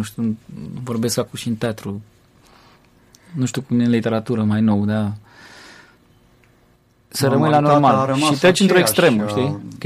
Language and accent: Romanian; Romania